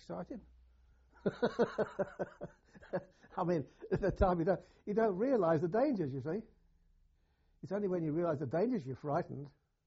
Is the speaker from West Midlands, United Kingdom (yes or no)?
yes; Birmingham, West Midlands, United Kingdom; I was born in Edgbaston, I think it was. We moved from there to Worley. Then from there we moved to Harbin. Then we moved to Handsworth Wood.